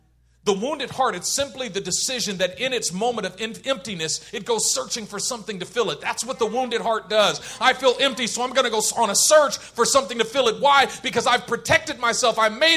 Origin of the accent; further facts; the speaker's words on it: Oakland, California, United States; I grew up in Oakland, California.